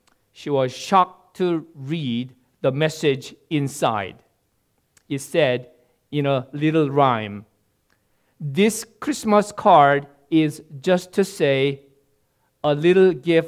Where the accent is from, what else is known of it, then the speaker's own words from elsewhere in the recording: Seoul, South Korea; Growing up in the Seoul, Korea, and with the same altitude like Boston, I enjoyed the four seasons, distinct four seasons in Korea